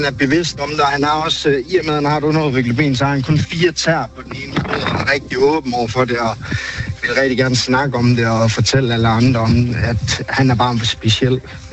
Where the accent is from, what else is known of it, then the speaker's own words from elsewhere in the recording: North Denmark Region, Denmark; Vi er fra Nordjylland, så der er ikke rigtig så mange hold her